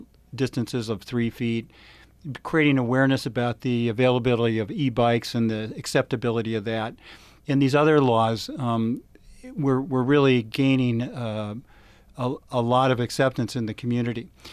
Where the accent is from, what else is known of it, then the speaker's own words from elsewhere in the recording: Portland, Oregon, United States; I'm from Portland, Oregon, where I lived for 17 years.